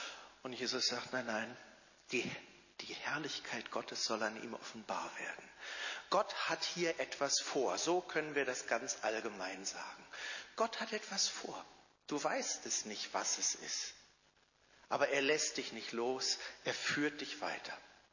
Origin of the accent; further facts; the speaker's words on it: Northern Germany, Germany; Ich komme ja aus Norddeutschland und da spricht man bisweilen etwas anders.